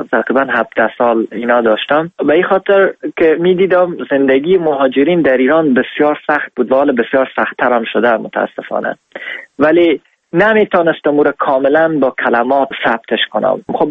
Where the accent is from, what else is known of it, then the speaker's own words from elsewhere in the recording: Afghanistan; also born or lived in Iran; خوشحال هستم از اینکه من افغان هستم